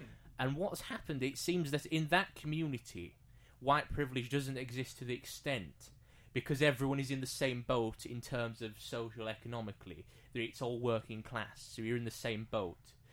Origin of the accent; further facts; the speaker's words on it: Bradford, Yorkshire and the Humber, United Kingdom; I'm from Bradford.